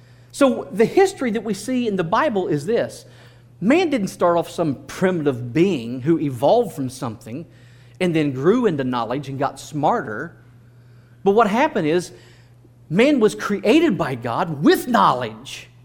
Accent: Ohio, United States; This is in America, in my hometown back in Ohio, years ago.

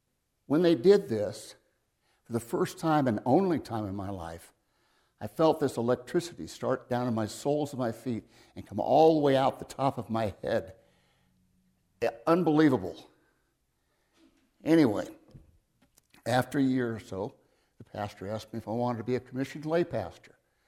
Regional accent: Los Angeles, California, United States; moved away as an adult; I was born and raised in a small town in California called Los Angeles. You might have heard of it. I was raised in the Catholic Church. Went to Catholic school all the way through high school.

